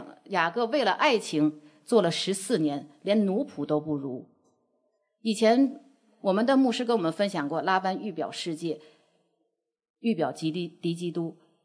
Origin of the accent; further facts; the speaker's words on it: China; 这是我们大陆人用的话语